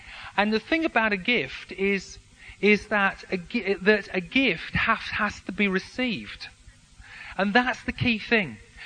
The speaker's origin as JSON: {"language": "English", "town": "Barnsley", "region": "Yorkshire and the Humber", "country": "United Kingdom", "tie": "born there", "said": "I was born in Barnsley, in Yorkshire."}